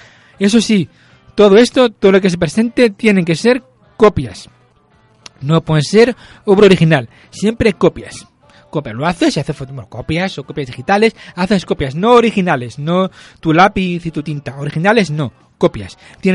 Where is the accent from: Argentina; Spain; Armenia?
Spain; Totana, Region of Murcia; yo soy de Totana, Murcia. No hay ningún problema.